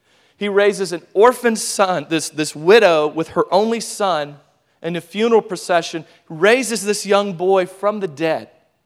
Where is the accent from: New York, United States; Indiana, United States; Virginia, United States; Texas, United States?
Texas, United States; Hutto; because I'm from Hutto, and Hutto is a small town.